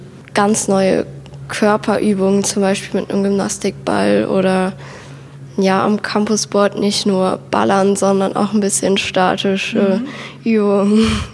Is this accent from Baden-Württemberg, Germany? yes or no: no; Wesseling, North Rhine-Westphalia, Germany; ich bin 18 Jahre alt. Ich komme aus Wesseling